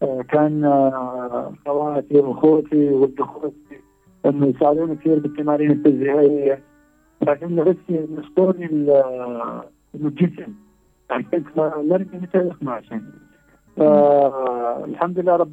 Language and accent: Arabic; Syria; انا حتى في عندنا في سوريا اسمه جابي بالنقل الداخلي